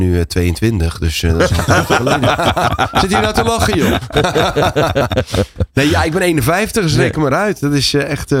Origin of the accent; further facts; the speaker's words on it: Netherlands; En ik zeg tegen hem, ik kom uit Nederland.